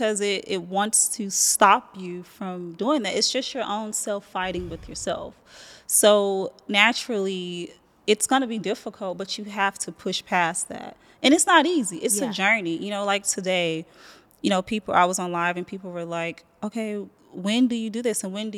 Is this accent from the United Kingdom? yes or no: no; Athens, Georgia, United States; No, in Athens. I'm from Athens, Georgia. So I grew up there.